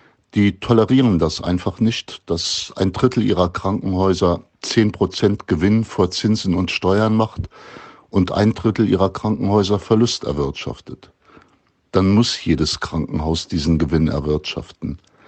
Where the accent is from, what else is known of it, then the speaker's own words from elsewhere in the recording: North Rhine-Westphalia, Germany; Ich komme ja aus der Gegend um Köln.